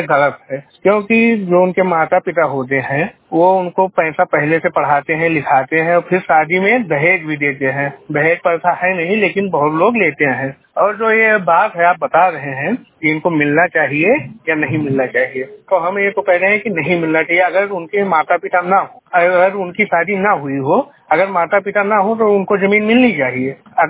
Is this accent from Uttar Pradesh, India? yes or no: yes; Bahraich, Uttar Pradesh, India; मैं जिला बहराइच का रहने वाला हूँ।